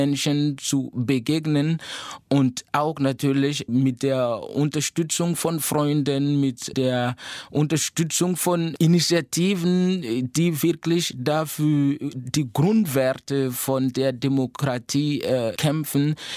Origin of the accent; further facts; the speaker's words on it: Burkina Faso; first language Mooré; German is a second language; Es gibt auch Lieder, die aus Französisch, Deutsch und Moré, meiner Muttersprache, bestehen.